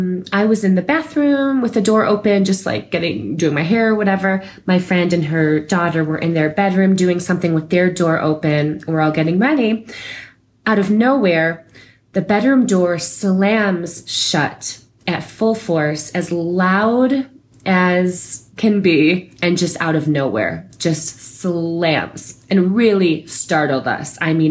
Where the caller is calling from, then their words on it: Santa Fe, New Mexico, United States; I'm calling from Santa Fe, New Mexico.